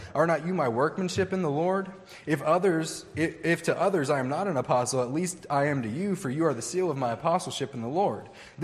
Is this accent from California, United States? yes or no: no; La Grange, Kentucky, United States; There was a time whenever I was younger in the church that I grew up in Oldham Woods in Oldham County in LaGrange, Kentucky.